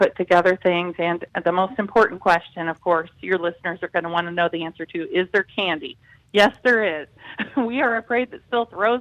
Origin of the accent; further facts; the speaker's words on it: West Burlington, Iowa, United States; I was born and raised here in West Burlington and, you know, just away only for college and my first few years working.